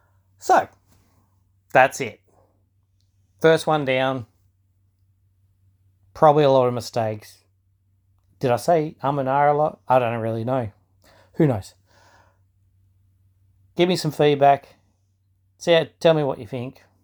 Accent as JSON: {"language": "English", "country": "Australia", "said": "there's a player in there that, as an Aussie, oh, come on."}